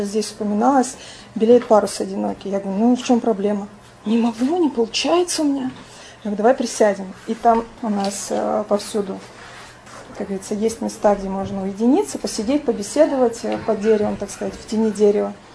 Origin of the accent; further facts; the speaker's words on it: Tyumen, Tyumen Oblast, Russia; Я приехала туда, когда мне было 23 года. И на тот момент я сама родом из Тюмени. Это областной город большой достаточно.